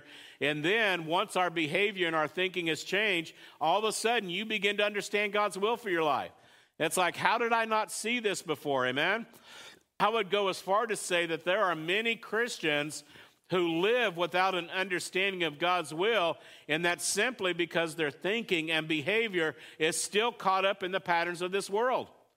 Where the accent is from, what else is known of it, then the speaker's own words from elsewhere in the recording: United States; How many of you know, as an American, that's a hard reality to grasp?